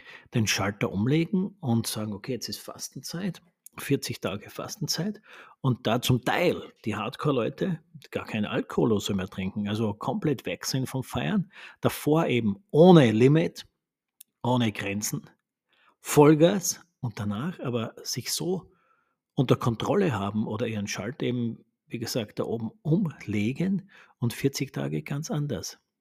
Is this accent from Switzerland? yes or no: no; Austria; auch bei uns in Österreich, in diversen Bundesländern ist der Rosenmontag ja